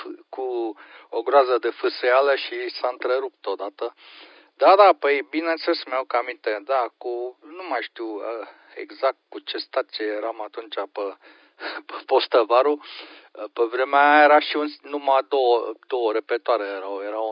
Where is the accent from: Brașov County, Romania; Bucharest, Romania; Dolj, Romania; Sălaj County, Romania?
Brașov County, Romania; Brașov; now in Germany; Da, eu sunt din Brașov, QSL.